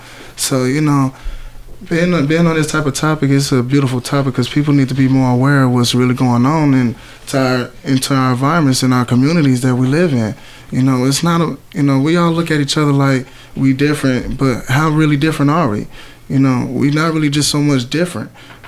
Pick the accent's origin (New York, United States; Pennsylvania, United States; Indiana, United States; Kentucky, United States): Indiana, United States; Gary; where I come from Gary, Indiana. You know, I was born in the 90s, in 92, back in 92.